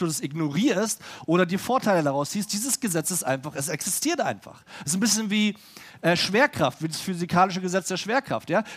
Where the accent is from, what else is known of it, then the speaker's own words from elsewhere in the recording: Berlin, Germany; Ich komme ursprünglich aus Berlin und da brauchst du keinen Führerschein.